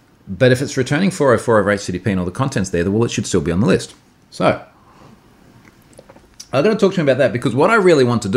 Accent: Australia; because I'm Australian?

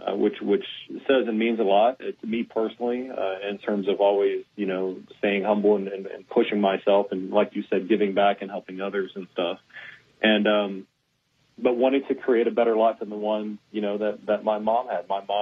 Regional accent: Houston, Texas, United States; Born and raised in Houston, you know, and my mom raised both my brother and I from the very beginning

